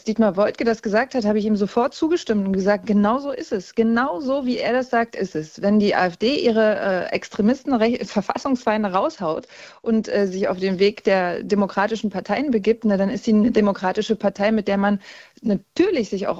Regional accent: Brandenburg, Germany; denn ich bin Brandenburgerin

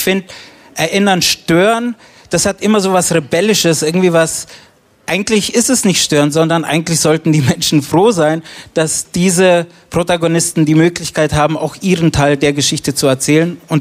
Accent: Prizren, Prizren District, Kosovo; Genau, ich komme aus der wunderschönen Stadt Prizren. Das ist sowas wie die Kulturhauptstadt des Kosovos.

